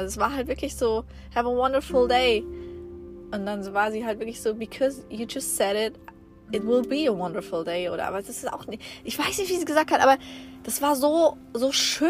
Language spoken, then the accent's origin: German; Germany; ja, aber nicht beruflich, ich komme aus Deutschland.